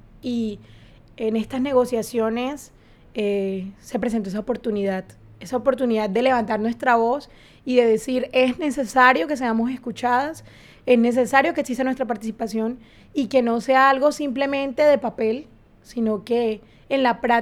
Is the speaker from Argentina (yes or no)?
no; Colombia; El proceso de paz es una oportunidad, número uno, para escucharnos como colombianos